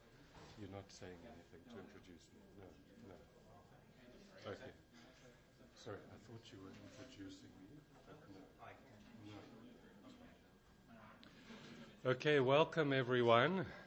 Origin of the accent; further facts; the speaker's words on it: South Africa; now in England; I come originally from South Africa, in case you're wondering where the accent comes from, and then more recently from England.